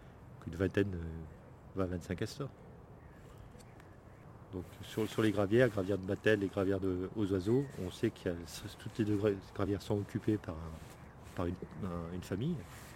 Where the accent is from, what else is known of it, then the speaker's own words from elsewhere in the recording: Saint-Étienne, Auvergne-Rhône-Alpes, France; je suis venu dans le Rouennais, en fait, j'ai longé la Loire. C'était un milieu que je ne connaissais pas bien. Je suis plus de Saint-Étienne.